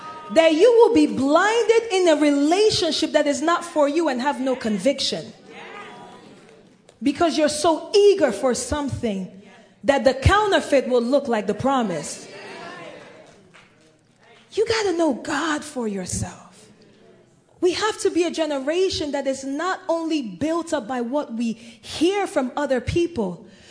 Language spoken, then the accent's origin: English; Nigeria; now in United States; Now, I'm from Nigeria, so I've heard all kinds of stories.